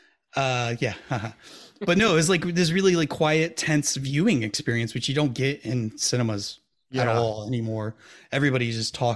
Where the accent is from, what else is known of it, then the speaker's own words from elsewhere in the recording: Milwaukee, Wisconsin, United States; I'm curious because now we're from Milwaukee, Wisconsin, for those who don't know.